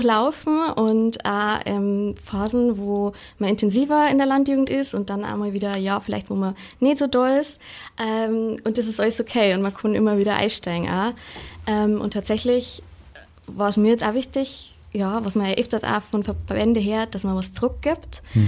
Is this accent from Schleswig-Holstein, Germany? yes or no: no; Antolling, Bavaria, Germany; Also ich komme aus Antolling. Das ist ein Dorf in der Richtung von Rosenheim, aber gerade nur so im Landkreis Ebersberg hinter Glonn.